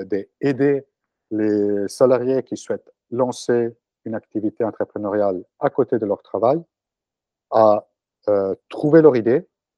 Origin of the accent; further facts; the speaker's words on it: Italy; moved away as an adult; now in France; Alors, je suis italien, donc je suis né, j'ai grandi en Italie, je suis arrivé en France quand j'avais 23 ans.